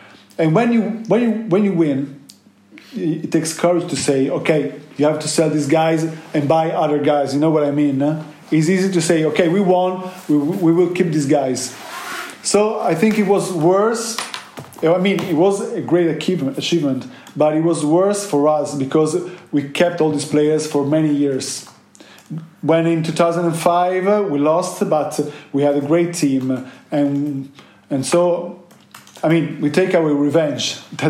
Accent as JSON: {"language": "English", "town": "Liverpool", "region": "North West England", "country": "United Kingdom", "said": "we're from Liverpool."}